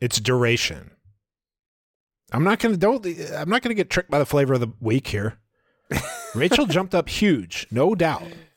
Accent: Maryland, United States; Remember, I'm from Maryland, and shrimp is a big deal here.

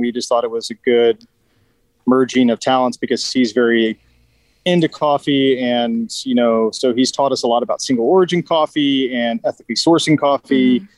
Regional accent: St. Louis, Missouri, United States; Yeah, so grew up in St. Louis, Missouri

